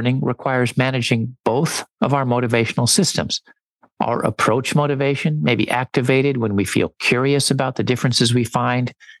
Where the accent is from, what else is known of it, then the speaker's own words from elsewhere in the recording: United States; As an American, I grew up with the idea that success is something that individuals achieve based on their unique abilities.